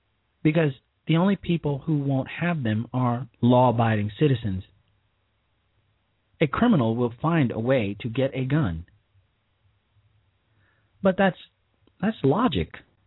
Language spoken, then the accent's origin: English; Chicago, Illinois, United States; my hometown of Chicago is experiencing a rather interesting situation.